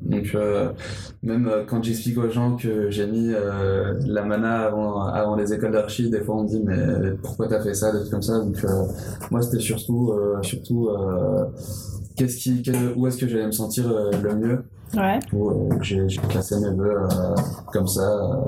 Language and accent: French; Limoges, Nouvelle-Aquitaine, France; born there; j'ai 22 ans. Je suis né à Limoges